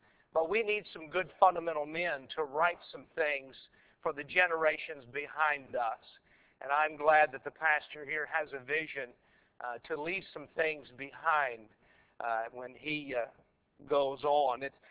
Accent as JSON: {"language": "English", "town": "Keyser", "region": "West Virginia", "country": "United States", "tie": "born or raised there", "said": "I was born and reared in Keyser, West Virginia."}